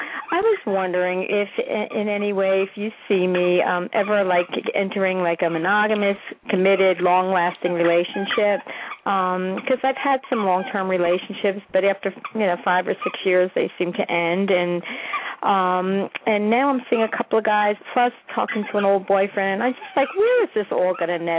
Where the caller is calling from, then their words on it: Pennsylvania, United States; I'm calling from Pennsylvania.